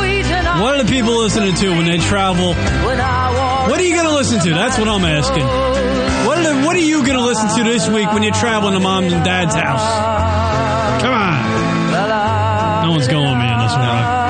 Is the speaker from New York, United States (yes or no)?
yes; New York, United States; I'm from Long Island, you know, and you gotta go with the fucking